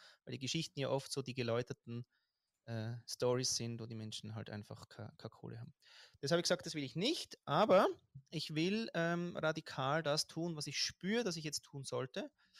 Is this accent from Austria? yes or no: yes; Austria; weil ich war so im Wadel, wenn man in Österreich sagt, wo ich herkomme, schön im Wadel verbissen